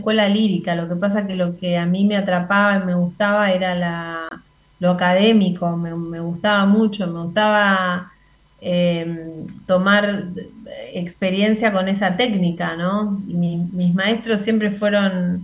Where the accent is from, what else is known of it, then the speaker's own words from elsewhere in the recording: Argentina; yo soy argentina, necesito explorar otras cosas.